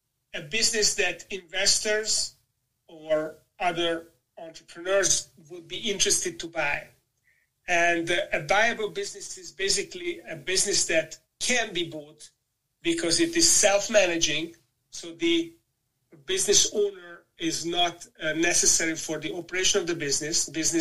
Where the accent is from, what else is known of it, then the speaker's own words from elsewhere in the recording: Budapest, Hungary; English is a second language; moved away as an adult; also born or lived in Greece / Netherlands / United Kingdom; my home town of Budapest in Hungary.